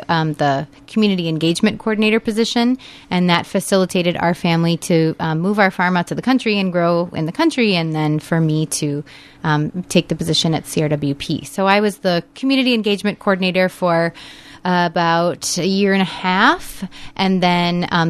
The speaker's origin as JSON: {"language": "English", "town": "Rochester", "region": "Minnesota", "country": "United States", "tie": "born or raised there", "said": "So I grew up in Rochester, not too far away, in the Zumbro watershed."}